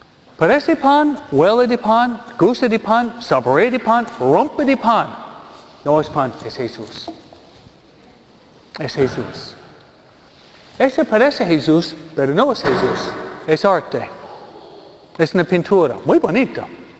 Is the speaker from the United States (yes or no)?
yes; New York, United States; tengo más de 60 años. ¿Okay? Una vez. Porque yo vengo de New York.